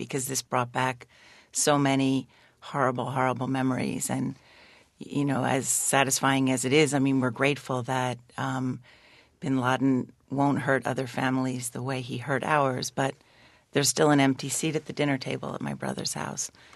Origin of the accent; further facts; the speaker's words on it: New Jersey, United States; so many families we know from the community where I grew up in New Jersey.